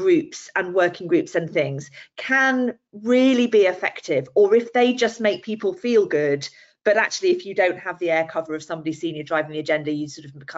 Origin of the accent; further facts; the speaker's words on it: Yorkshire and the Humber, United Kingdom; I am from Yorkshire